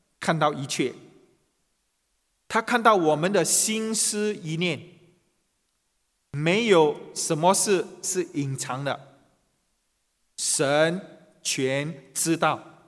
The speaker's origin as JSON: {"language": "Chinese", "country": "China", "said": "为什么我们中国人会把义字如此的写法呢？"}